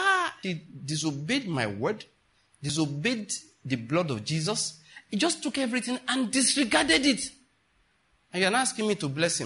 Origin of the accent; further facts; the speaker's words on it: Ondo, Nigeria; I'm from Ondo State, naturally speaking.